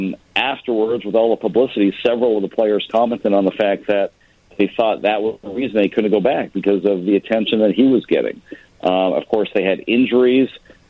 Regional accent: Montreal, Quebec, Canada; a team near and dear to my heart growing up in Montreal.

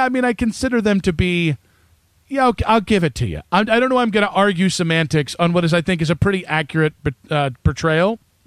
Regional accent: Wadsworth, Ohio, United States; Oh, you got to understand, I'm from Wadsworth, Bittinger's, and I grew up going there.

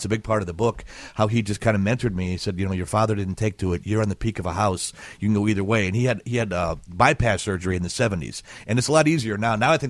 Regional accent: Milwaukee, Wisconsin, United States; My grandma was cold and German. I grew up in Milwaukee.

